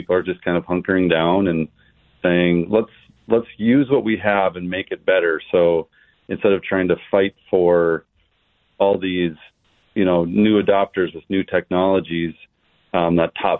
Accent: North Dakota, United States; So I grew up in Central North Dakota, right south of Mattock, North Dakota.

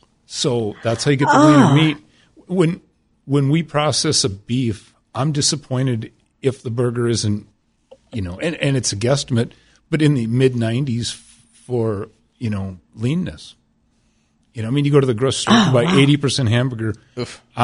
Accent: Hankinson, North Dakota, United States; Well, I am born and raised in Hankinson, and I sell insurance in Hankinson

